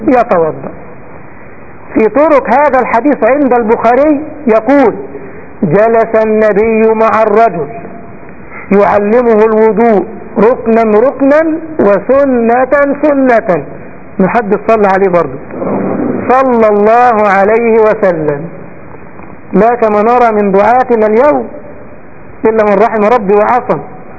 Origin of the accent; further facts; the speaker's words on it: Egypt; ما عندنا في مصر كده يقول لك على قد فلوس